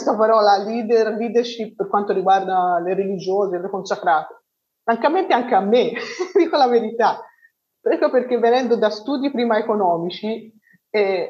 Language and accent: Italian; Florence, Tuscany, Italy; Io sono di Firenze, sono nata a Firenze e vivo a Firenze.